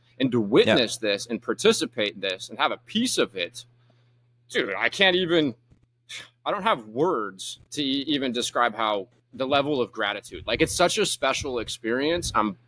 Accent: California, United States; now in Northern California, United States; I came to Northern California from Southern California, where I grew up, in 2009. I was 25 years old.

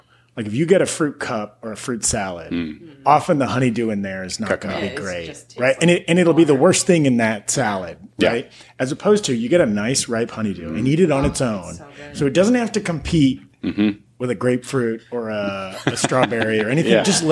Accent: the South, United States; Like my mind growing up in the South, it's like peaches and watermelons.

